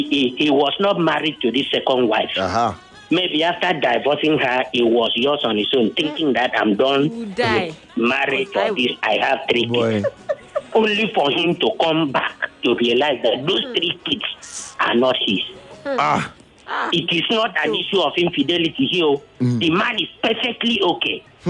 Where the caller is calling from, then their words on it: Ikoyi, Lagos, Nigeria; I'm calling from Ikoyi here.